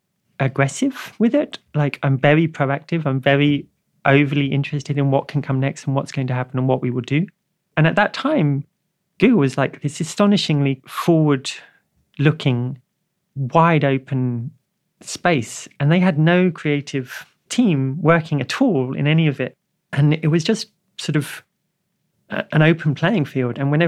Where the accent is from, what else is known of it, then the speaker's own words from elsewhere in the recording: South East England, United Kingdom; Growing up in Kent in the 70s and 80s, you're not trans because trans isn't a thing.